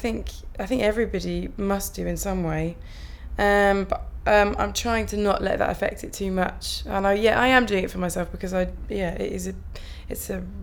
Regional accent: Salisbury, South West England, United Kingdom; My date of birth is the 2nd of February 1985 and I'm originally from Salisbury in Wiltshire, so that's where I'm from.

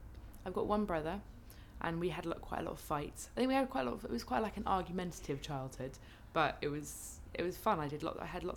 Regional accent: London, United Kingdom; I grew up in London, in West Hampstead, which is northwest London, kind of near Kilburn, in my parents' house, and they still live there.

